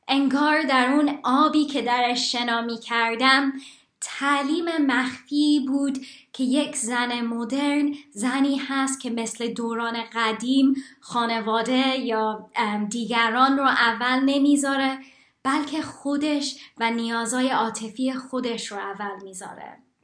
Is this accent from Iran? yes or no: no; England, United Kingdom; اگر اون فضای فرهنگی رو که من به عنوان یک دختر ایرانی در انگلیس در اون بزرگ شدم رو میتونستم در یک جمله خلاصه کنم